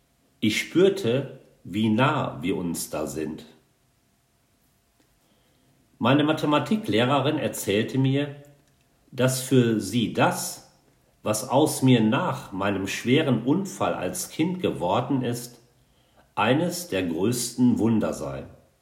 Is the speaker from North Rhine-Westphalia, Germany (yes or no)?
yes; Ennigerloh, North Rhine-Westphalia, Germany; Heute am Samstag, den 10. Februar, bin ich bei meinen Eltern in meiner Heimatstadt Ennigerloh.